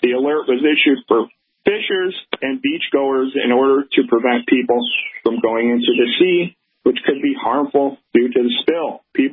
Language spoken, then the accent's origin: English; Puntarenas, Costa Rica; Well, the tourist area just happens to be my hometown.